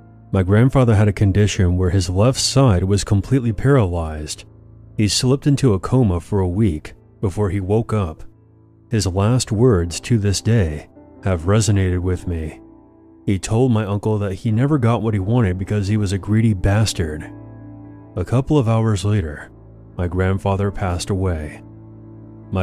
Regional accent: Russia; English is a second language; Before I begin, I'm from Russia. My English isn't that great, but I'll try my best.

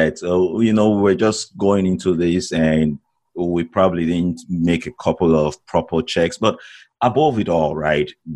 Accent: Nigeria; now in United States; I grew up in Nigeria and been living out in the States here for almost 2 decades now. Yeah, coming up on 17 years, I think.

